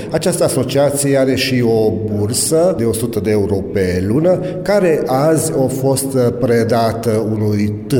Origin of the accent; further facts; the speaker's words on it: Cluj-Napoca, Cluj County, Romania; Suntem jurnaliști din Cluj și din Transilvania